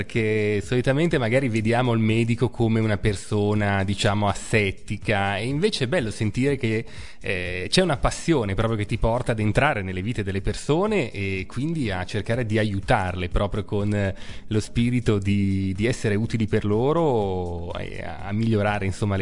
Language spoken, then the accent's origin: Italian; Pavia, Lombardy, Italy; noi siamo di Pavia, quindi è sempre bello sentire voci dalla nostra città